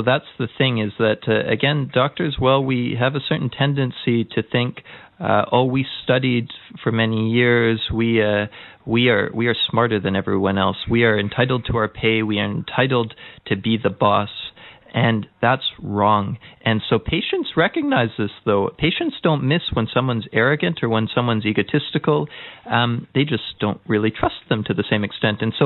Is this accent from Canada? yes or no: yes; British Columbia, Canada; I've had the privilege of having some pretty inspiring teachers growing up in British Columbia